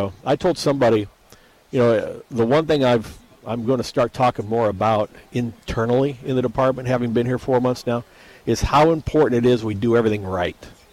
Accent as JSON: {"language": "English", "region": "Iowa", "country": "United States", "tie": "born or raised there", "said": "growing up in Iowa and living in the Midwest my whole life"}